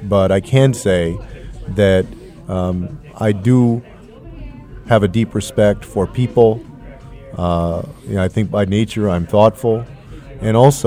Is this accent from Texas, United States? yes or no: yes; San Antonio, Texas, United States; Like, I grew up in San Antonio, which is about 4 hours away from the U.S.-Mexico border. I was the mayor of that city.